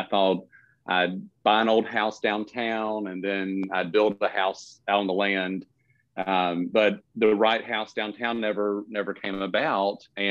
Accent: Perry, Georgia, United States; So my hometown is Perry, Georgia. I'm a native Parisian, Houston County.

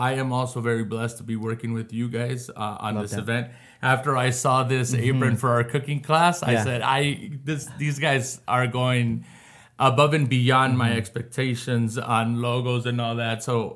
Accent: California, United States; even though I was born and raised here in Ventura County. My roots are from Jalisco, are from Mexico

